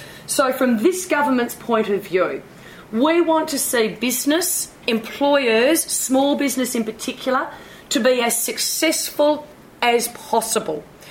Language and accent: English; Australia; that would worry me as an Australian